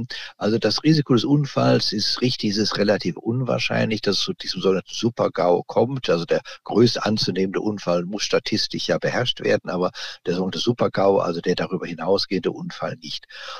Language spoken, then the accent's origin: German; Jülich, North Rhine-Westphalia, Germany; Ich muss dazu sagen, ich komme aus Jülich.